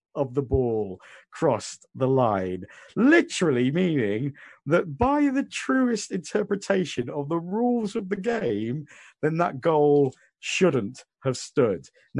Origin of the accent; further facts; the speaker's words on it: England, United Kingdom; Now, this extra time, I know, obviously, you know, we are English.